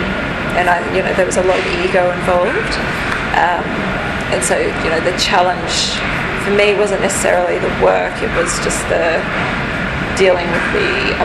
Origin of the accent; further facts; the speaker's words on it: Bundaberg, Queensland, Australia; my hometown is... It's Bundaberg, which is in Queensland. It's regional. It's quite a racist and homophobic, and in a lot of ways not a safe place.